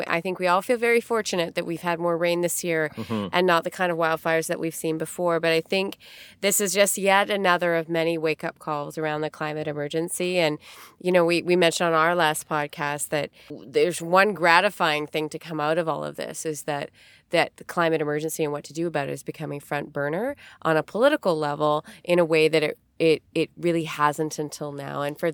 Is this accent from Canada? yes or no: yes; British Columbia, Canada; And we as British Columbians, we know this terror. We've lived through it for the last couple of years in some communities in British Columbia